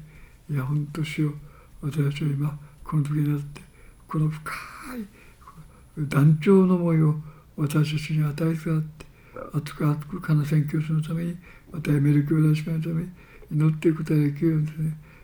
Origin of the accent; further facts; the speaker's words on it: Kumamoto, Japan; 私は熊本出身ですけど、